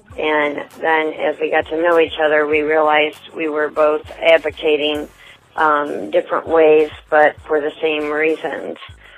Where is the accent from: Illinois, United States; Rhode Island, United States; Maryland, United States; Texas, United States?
Illinois, United States; Pontiac; I'm from Illinois.